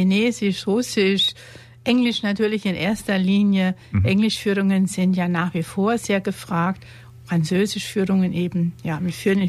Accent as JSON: {"language": "German", "town": "Idar-Oberstein", "region": "Rhineland-Palatinate", "country": "Germany", "tie": "born there", "moved": "as an adult", "lives_now": "Ulm, Germany", "said": "In Ulm bin ich selber seit 1974. Bin geboren in Idar-Oberstein und kam dann per Zufall nach Ulm wegen der Arbeit"}